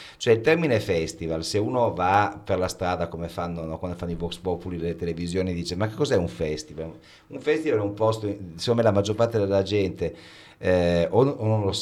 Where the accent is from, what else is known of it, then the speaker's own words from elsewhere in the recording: Turin, Piedmont, Italy; Io vengo da Torino